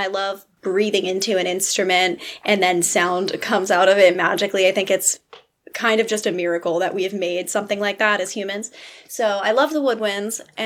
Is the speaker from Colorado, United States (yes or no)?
no; Latham, New York, United States; So I was born in upstate New York, and I grew up there just outside of Albany in Latham, and I lived there for my entire childhood.